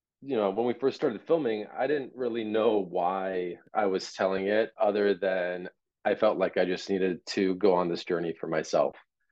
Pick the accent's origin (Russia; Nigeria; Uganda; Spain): Russia; now in United States; Because when you're an immigrant and Russian American, I identify way more as an American than I ever did as a Russian at the end of the day.